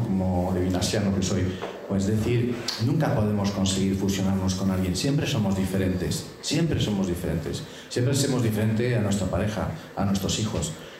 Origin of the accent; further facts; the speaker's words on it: Brussels, Brussels-Capital Region, Belgium; Spanish is a second language; also born or lived in Bilbao; Yo que vengo de Bélgica, de Bruselas, pero también de Bilbao, y he conocido los años del terrorismo de ETA viviendo en Bilbao.